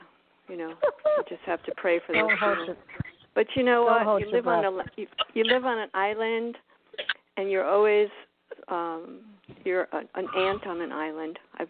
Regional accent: Florida, United States; also born or lived in Kauai; I'm from South Florida.

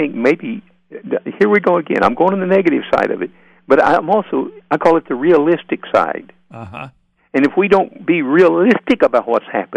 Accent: the Ozarks, United States; born there; I was born in the Ozarks. And I'm born so poor, poverty was a step up.

